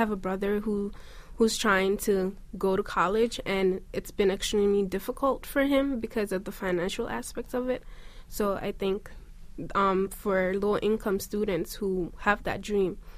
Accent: Conakry, Guinea; now in United States; I came here from Guinea-Conakry.

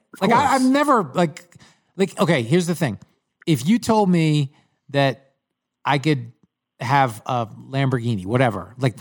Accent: Long Island, New York, United States; I grew up on Long Island, and we would go get my dad would go get bagels

